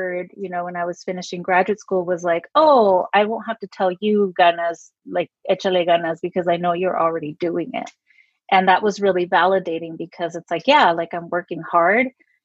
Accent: San Diego, California, United States; So I'm Mexican American and I grew up here in San Diego, and I grew up very like culturally Mexican.

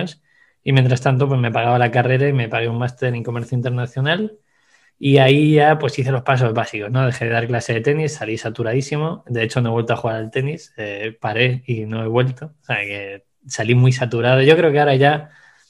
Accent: Segovia, Castile and León, Spain; born there; Nací en Segovia, seguí los pasos típicos de una carrera de administración y dirección de empresas

